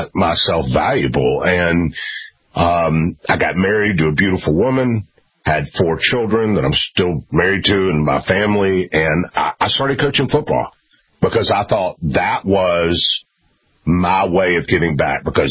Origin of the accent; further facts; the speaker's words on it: Memphis, Tennessee, United States; I grew up in Memphis.